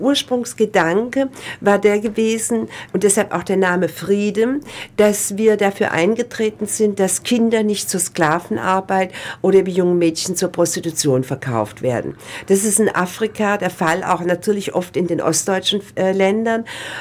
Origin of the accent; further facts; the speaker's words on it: Ulm, Baden-Württemberg, Germany; dann wollte ich eigentlich auch ganz gerne hier in Ulm mal diese Ausstellung machen, meine Heimatstadt.